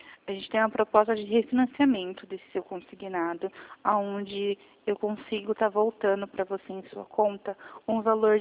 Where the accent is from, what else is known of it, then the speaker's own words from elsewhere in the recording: Hortolândia, São Paulo, Brazil; Não, sou de Hortolândia.